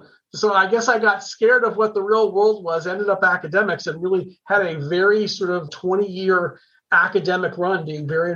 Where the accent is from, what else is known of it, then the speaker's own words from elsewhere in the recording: Maryland, United States; I'm from the Maryland suburbs and wanted to stay local for medical school.